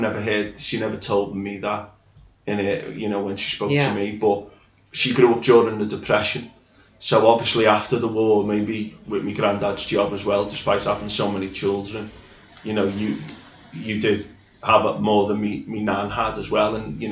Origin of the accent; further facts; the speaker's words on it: Bootle, North West England, United Kingdom; also born or lived in Stoke; because I was brought up in Bootle. I went to university at Stoke.